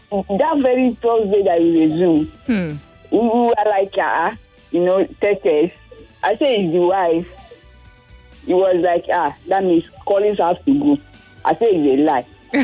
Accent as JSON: {"language": "English", "region": "Imo", "country": "Nigeria", "said": "My sister, I'm from Imo State."}